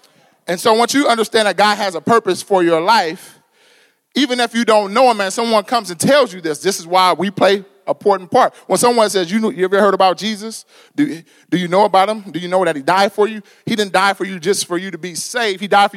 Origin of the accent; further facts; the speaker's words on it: Pasadena, California, United States; now in Arizona, United States; because I grew up in Pasadena, California. And Pasadena is really segregated economically.